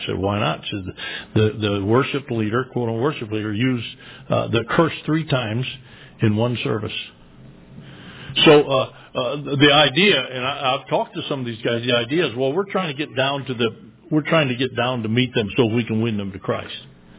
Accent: Michigan, United States; When I was growing up in Michigan, and there was a lot of lumberjacks.

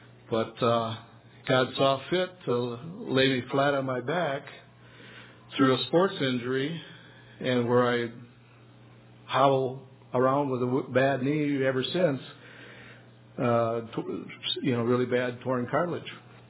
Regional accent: Rochester, Minnesota, United States; Because I grew up in Rochester, so it wasn't that long of a trip to Pillsbury Baptist Bible College.

